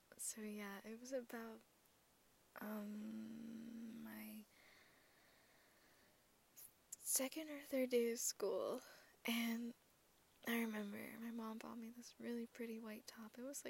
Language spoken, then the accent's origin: English; East Coast, United States; I grew up in a few different states on the East Coast. And the first time we moved up there, we moved from the South.